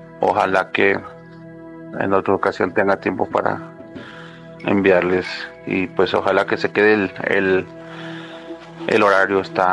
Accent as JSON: {"language": "Spanish", "town": "León", "region": "Guanajuato", "country": "Mexico", "said": "Yo soy de León, Guanajuato."}